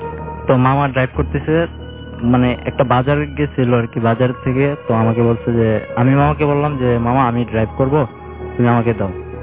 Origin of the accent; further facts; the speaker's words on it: Dhaka, Dhaka Division, Bangladesh; আসছি উত্তরা দক্ষিণখান থেকে।